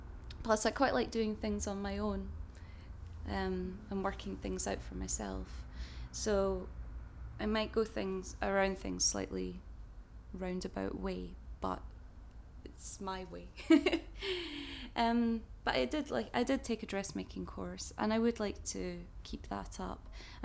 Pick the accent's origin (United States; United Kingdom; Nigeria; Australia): United Kingdom; Glasgow, Scotland; I grew up in Glasgow. I grew up in the West End of Glasgow, which is a beautiful part of the city, and I was very fortunate to grow up there. I don't have much of an accent.